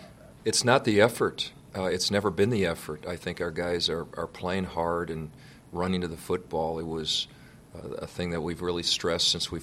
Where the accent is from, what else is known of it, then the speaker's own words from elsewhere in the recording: Midwest, United States; growing up in the Midwest, you know, I do have a foundation of understanding what these games mean because I've watched them my whole life.